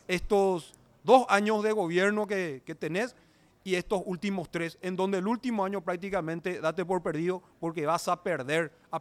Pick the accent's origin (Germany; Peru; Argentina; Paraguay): Paraguay; El sueño a querer alcanzar un mejor país es lo que nos mueve como paraguayos